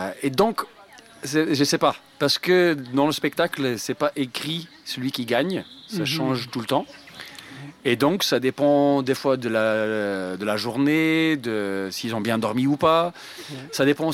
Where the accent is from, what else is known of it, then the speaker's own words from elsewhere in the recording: Belgium; Je suis jongleur, je suis belge.